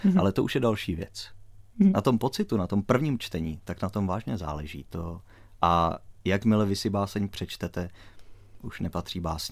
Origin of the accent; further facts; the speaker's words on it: Strakonice, South Bohemian Region, Czechia; also born or lived in Zlín; já jsem se narodil ve Zlíně, ale žil jsem tam jenom jeden, ten první rok svého života a potom jsme se přestěhovali do Strakonic.